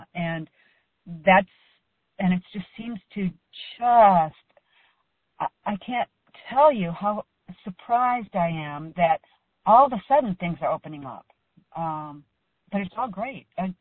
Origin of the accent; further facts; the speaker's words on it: Michigan, United States; I'm originally from Michigan